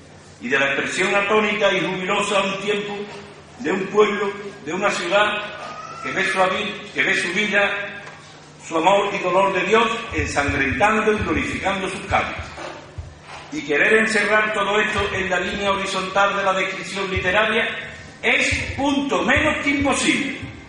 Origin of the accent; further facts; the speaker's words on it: Alcalá, Spain; Siempre he estado interesado en la historia de mi pueblo, mi gente, mis amigos, mi terruño. Localista, en definitiva.